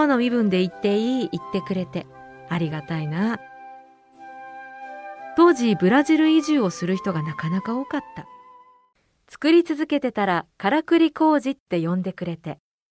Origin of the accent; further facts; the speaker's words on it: Asuka, Nara, Japan; 兄弟では一番下。生まれも育ちも飛鳥で山貝。飛鳥城をずっと上がっていたところ、山貝っちゅう。